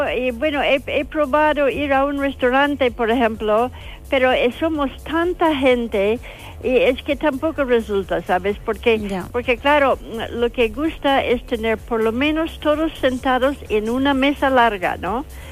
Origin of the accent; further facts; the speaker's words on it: Indiana, United States; Spanish is a second language; now in Madrid, Spain; Uh-huh. No, yo soy de Indiana